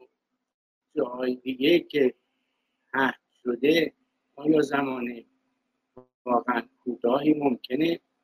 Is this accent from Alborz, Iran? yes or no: no; Isfahan, Iran; born there; خب من که در شهر اصفهان متولد شدم